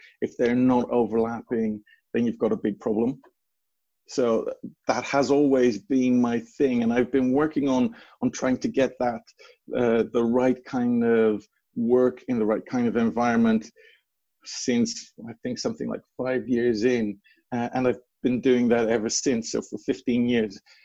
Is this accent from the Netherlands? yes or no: yes; Netherlands; also born or lived in Canada; now in United Kingdom; though you would not suspect it from my accent, I actually was born here in the UK. I moved away to Canada when I was relatively young, moved back here to the UK, and then moved to the Netherlands at a fairly young age